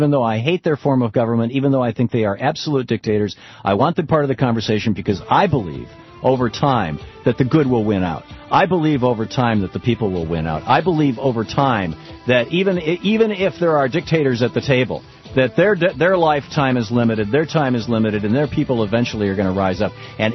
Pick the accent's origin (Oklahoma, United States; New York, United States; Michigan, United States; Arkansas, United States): Michigan, United States; I grew up in Michigan, which is, you know, covered with farms